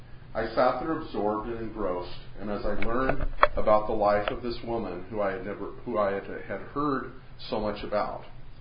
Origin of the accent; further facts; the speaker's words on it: Portland, Oregon, United States; No one near the acreage I grew up on outside of Portland ever had one of those.